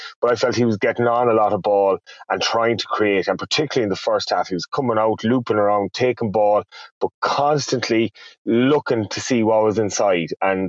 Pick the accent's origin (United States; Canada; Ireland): Ireland; Connacht; not just because I'm from Galway